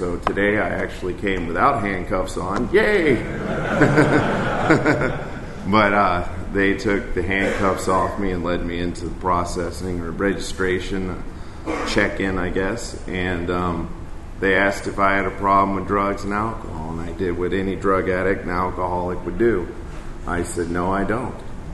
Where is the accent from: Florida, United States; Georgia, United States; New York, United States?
Georgia, United States; I grew up in East Cobb, not too far from here.